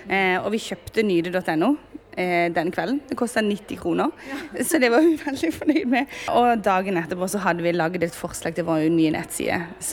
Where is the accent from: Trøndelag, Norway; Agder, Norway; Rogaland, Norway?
Agder, Norway; Og så kommer vi fra Sørlandet, så da synes vi det var fint at det var litt blaude konsonanter inne i ordet.